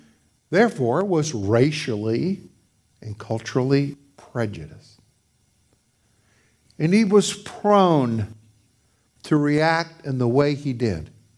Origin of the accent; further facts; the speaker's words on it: Atlanta, Georgia, United States; I was raised in Atlanta, Georgia, in the Deep South. And segregation and prejudice were rampant and in full swing during that time. I was born in 44